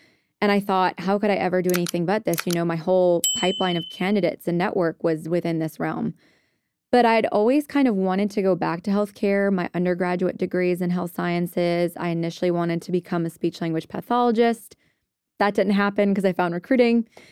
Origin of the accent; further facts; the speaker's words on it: Rhode Island, United States; I'm from Rhode Island, so very small.